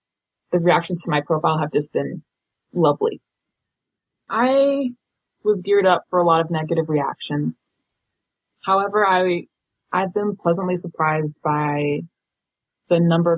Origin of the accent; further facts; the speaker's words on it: Maryland, United States; also born or lived in Spain / Ecuador / Ukraine; I'm from Maryland, but I've also moved a lot, traveling, like growing up. I've lived in Spain, Ecuador, and Ukraine. My mother is Bolivian, so I'm half Hispanic.